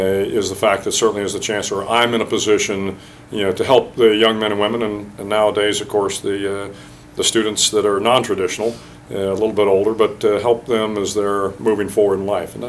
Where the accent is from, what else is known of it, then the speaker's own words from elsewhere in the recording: San Antonio, Texas, United States; I'm from San Antonio. Spent a lot of time in South Texas, and I have an affinity for the great folks in South Texas.